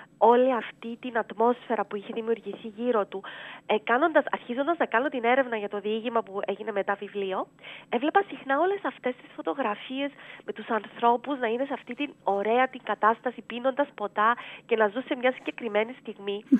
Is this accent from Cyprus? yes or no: yes; Nicosia, Nicosia District, Cyprus; τη Λευκωσία, που είναι η πόλη μου, και την ολόκληρη την Κύπρο, που είναι η χώρα μου